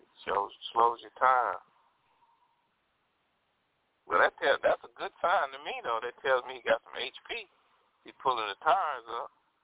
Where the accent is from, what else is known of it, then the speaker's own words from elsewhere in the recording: Detroit, Michigan, United States; that's my hometown.